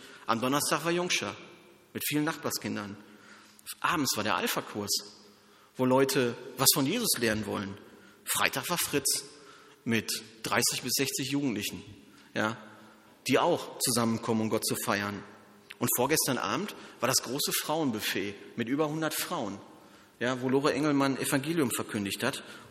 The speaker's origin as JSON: {"language": "German", "country": "Germany", "said": "Und natürlich bin ich Deutscher und ich bin auch Perfektionist."}